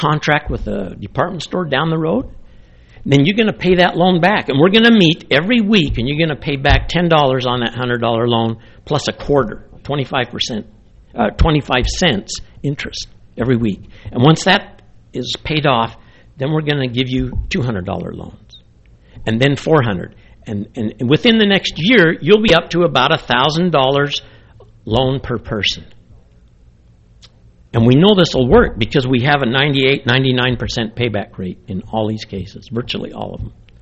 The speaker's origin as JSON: {"language": "English", "region": "Utah", "country": "United States", "said": "I'm from Utah in the U.S."}